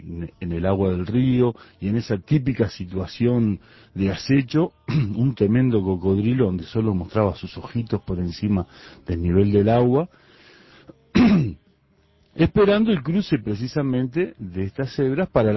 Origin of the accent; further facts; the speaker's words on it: Uruguay; somos uruguayos, estamos no, acá.